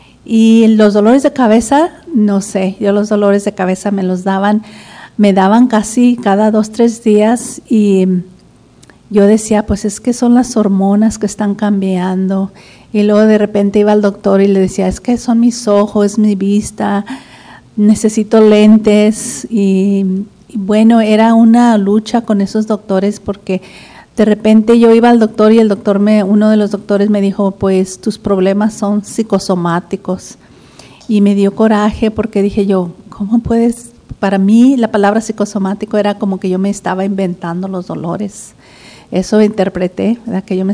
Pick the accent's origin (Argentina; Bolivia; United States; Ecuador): United States; California; Para calificar, vengo de California